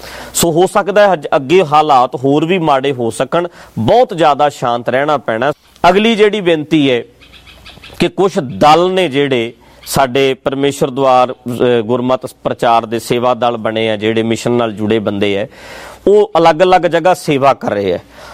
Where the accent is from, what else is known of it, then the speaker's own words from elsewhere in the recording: Dhadrian, Punjab, India; ਕਈ ਬੰਦੇ ਇੱਦਾਂ ਦੇ ਵੀ ਹੈ ਸਾਡੇ ਪਿੰਡ ਢੱਡਰੀਆਂ, ਮੇਰੇ ਪਿੰਡ ਦੇ ਵਿੱਚ ਵੀ ਕਈ ਉਹ ਗਏ